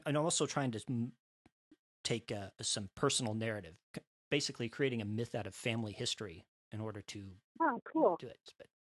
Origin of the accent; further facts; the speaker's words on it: Midwest, United States; So if I were going to write what I knew, it would be about, you know, a guy growing up in the Midwest that was scared of talking to girls.